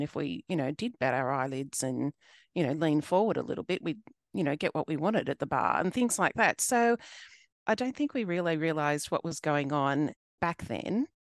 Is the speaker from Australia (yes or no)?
yes; Sydney, New South Wales, Australia; I grew up in Southwest Sydney, which is very multicultural. And we had lots of different cultures.